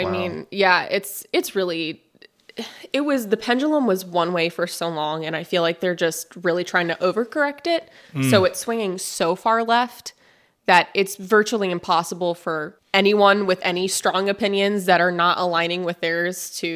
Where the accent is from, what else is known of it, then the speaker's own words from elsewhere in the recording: Findlay, Ohio, United States; also born or lived in Los Angeles; I'm originally from Findlay. I grew up here for most of my life, and then, well, until I was six. And then I moved out to Los Angeles with my mom, and we spent about 10 years out in Los Angeles